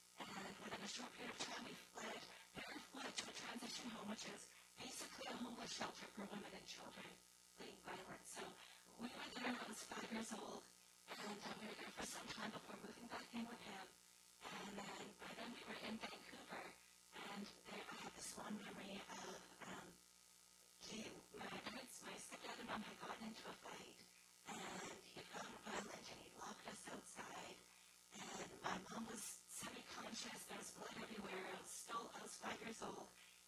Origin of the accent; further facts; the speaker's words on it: Japan; now in Canada; I was born in Japan and came to Canada at a young age.